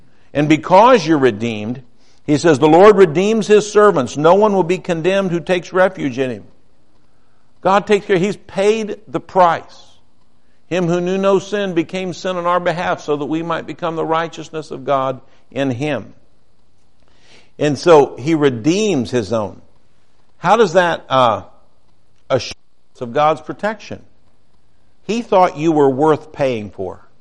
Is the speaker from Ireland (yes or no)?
no; Ohio, United States; But anyway, we're going along, and we're from Ohio. We know how to drive in it